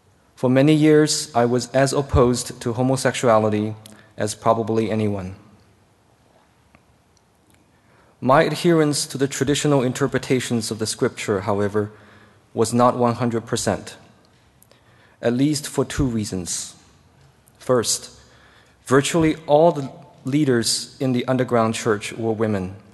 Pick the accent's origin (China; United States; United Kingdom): China; I grew up in China during the 70s and 80s